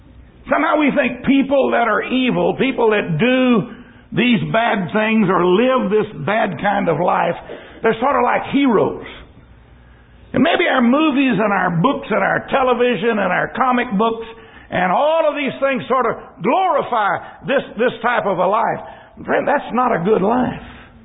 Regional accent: San Antonio, Texas, United States; I grew up in San Antonio. It was tourists from New York that went down on the river walk at night.

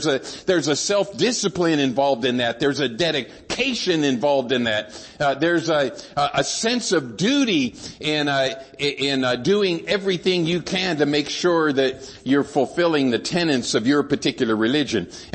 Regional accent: United States; It's like, man, the Lord was good, and I was born here, and I was able to have opportunity.

